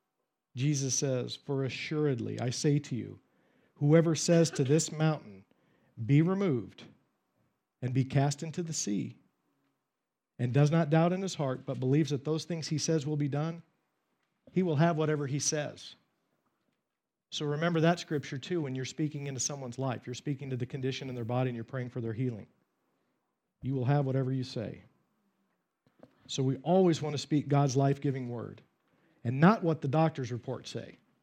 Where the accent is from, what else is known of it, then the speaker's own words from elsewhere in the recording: Oregon, United States; Her husband was from the state of Washington, which is just north of my home state.